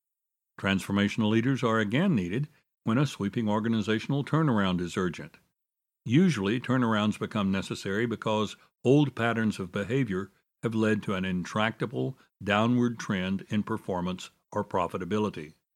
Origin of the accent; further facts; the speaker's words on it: Dallas, Texas, United States; Over the past quarter century, this challenge has faced hospitals in my hometown. Several of the historic hospitals in Dallas were started by faith-based organizations